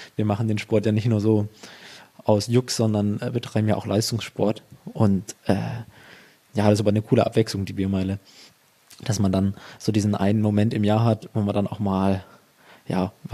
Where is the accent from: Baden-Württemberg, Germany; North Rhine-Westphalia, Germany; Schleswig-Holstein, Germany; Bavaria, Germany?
Bavaria, Germany; Ansbach; weil ich ja auch gar nicht aus Erlangen stamme. Also ich komme aus der Ansbacher Gegend, fahre da ungefähr mit dem Auto eine Stunde.